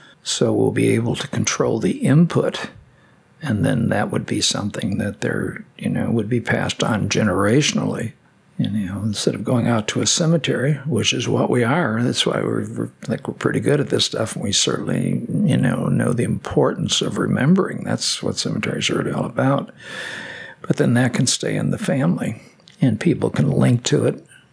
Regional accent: Chicago, Illinois, United States; No, I'm born and raised in Chicago. Lifelong Cub fan.

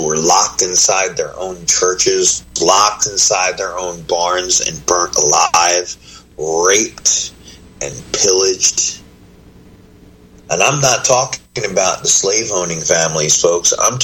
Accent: New Jersey, United States; I was raised in New Jersey where we all got along and we all loved each other.

